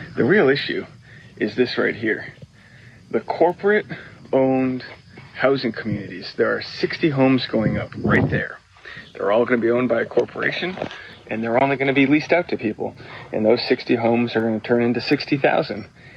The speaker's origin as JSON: {"language": "English", "region": "New England", "country": "United States", "moved": "yes", "lives_now": "Tennessee, United States", "said": "Now, I moved here in January, but I'm originally from New England, which is a market that I also cannot afford to move back to."}